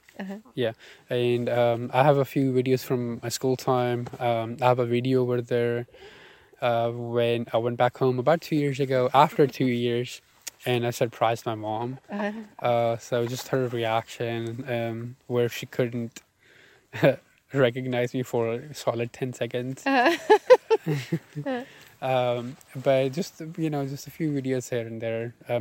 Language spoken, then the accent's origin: English; Islamabad, Islamabad Capital Territory, Pakistan; now in Williamsburg, United States; I live in Williamsburg, Kentucky. I'm originally from Islamabad, Pakistan.